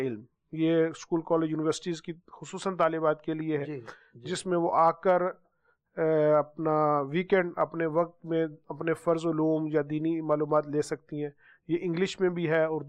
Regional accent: Faisalabad, Punjab, Pakistan; ہم فیصل آباد سے ہیں

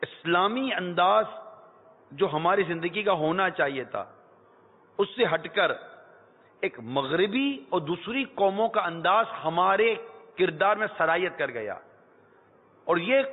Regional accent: Karachi, Sindh, Pakistan; born there; اسی ریاست میں پیدا ہوا ہوں، میری اپنی پیدائش باب المدینہ کراچی کی ہے، تو میں ایک ایسے ملک میں پیدا ہوا ہوں

